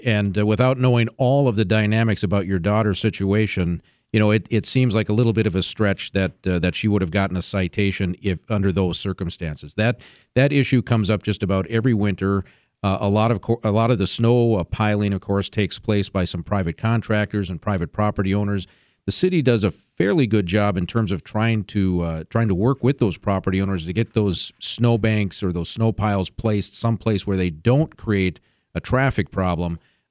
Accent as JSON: {"language": "English", "town": "Fargo", "region": "North Dakota", "country": "United States", "said": "the reaction I get when they find out from that I'm from Fargo is, hey, you got a huge alcohol problem there, don't you?"}